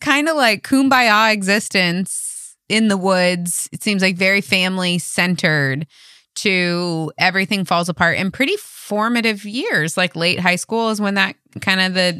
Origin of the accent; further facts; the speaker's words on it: Midwest, United States; when I was growing up in the Midwest. For us, it was frozen custard.